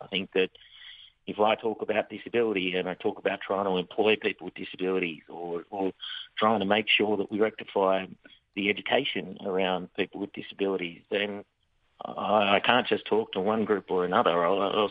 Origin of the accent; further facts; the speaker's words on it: Australia; I think it's part of the DNA of being Australian is that you sit there and you always think that you're the other people are the ones that are more worthy.